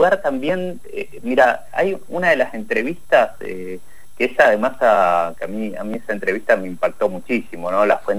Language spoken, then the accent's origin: Spanish; Trelew, Chubut, Argentina; born there; yo nací en Trelew